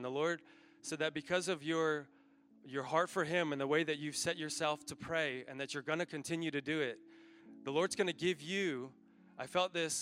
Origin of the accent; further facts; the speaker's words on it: York, Pennsylvania, United States; I've been born and raised in York, PA.